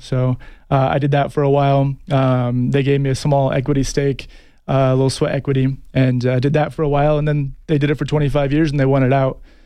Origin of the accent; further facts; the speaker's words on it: Tucson, Arizona, United States; I after high school, I grew up in Tucson, and then I joined the Marine Corps, did that for 5 years.